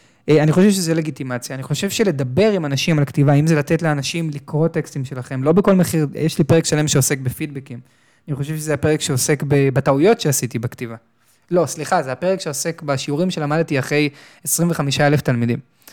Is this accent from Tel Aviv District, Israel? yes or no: yes; Tel Aviv, Tel Aviv District, Israel; בגיל 14, גדלתי בתל אביב